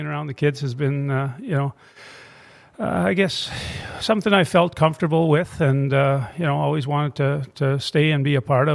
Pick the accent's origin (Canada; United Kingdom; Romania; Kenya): Canada; North Battleford, Saskatchewan; now in United States; I grew up in North Battleford, Saskatchewan, and played my youth hockey there